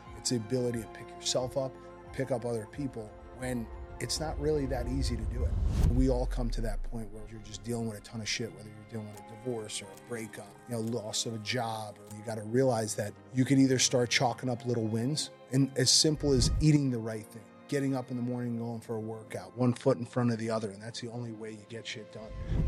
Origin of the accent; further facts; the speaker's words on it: Newark, New Jersey, United States; You know, I grew up in Newark, New Jersey, in not the best neighborhood. And, you know, my family was very blue collar, Italian, working class people.